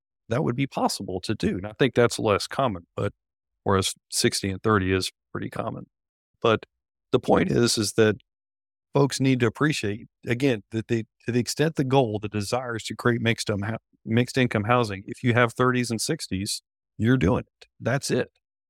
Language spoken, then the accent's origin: English; North Carolina, United States; It's basically the population of my home state here in North Carolina and the size of one of its counties.